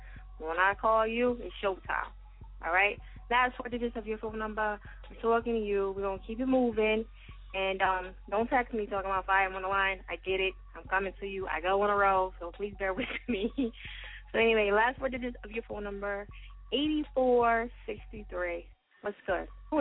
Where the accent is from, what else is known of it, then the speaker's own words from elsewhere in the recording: New Jersey, United States; Shout out to my people in Jersey, in case y'all know I am from Jersey.